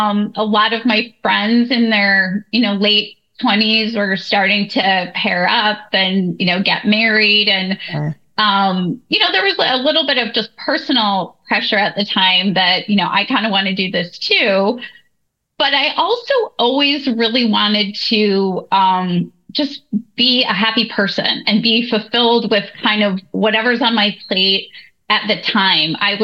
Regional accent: Illinois, United States; I grew up in the Chicago suburbs.

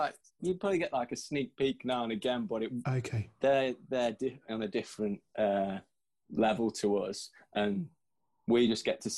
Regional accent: Midlands, United Kingdom; I'm from the Midlands.

